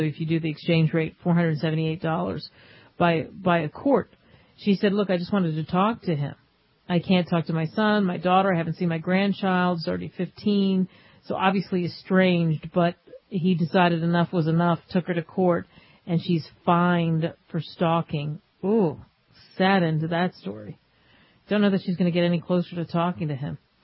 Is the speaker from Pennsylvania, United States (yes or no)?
yes; Philadelphia, Pennsylvania, United States; I'm from Philly, and it's like me saying the best cheesesteak I ever had is from St. Louis or wherever.